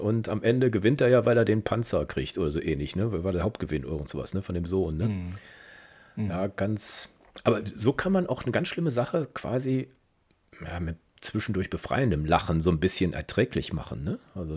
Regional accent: Kempen, North Rhine-Westphalia, Germany; Ich meine, ich komme ja aus Kempen, ne?

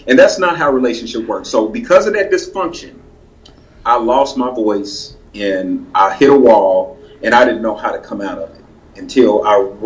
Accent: Tulsa, Oklahoma, United States; so I was 5 years old. We moved from Oklahoma City to Tulsa. And instantly, my mom was thrown into situational poverty, like overnight.

